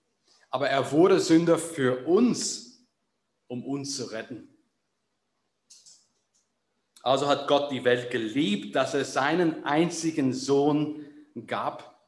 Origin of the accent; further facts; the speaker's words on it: Northern Ireland, United Kingdom; Ich bin in Nordirland groß geworden als Protestant.